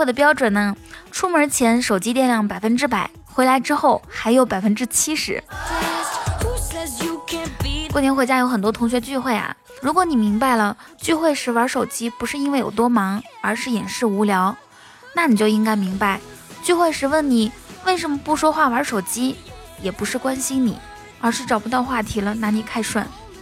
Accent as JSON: {"language": "Chinese", "region": "Inner Mongolia", "country": "China", "said": "你是哪里人，我会回答说内蒙古，"}